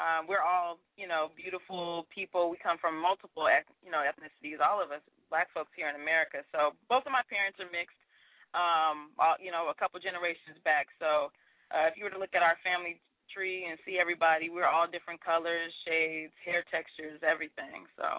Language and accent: English; Sacramento, California, United States; now in Los Angeles, United States; Oh yeah, I'm a California girl. I'm from Sacramento. Went to school in the Bay Area. This is my home. I love Los Angeles.